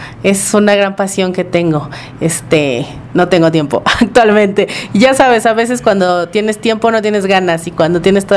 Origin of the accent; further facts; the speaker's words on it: Iztapalapa, Mexico City, Mexico; soy de Iztapalapa, soy abogado de profesión.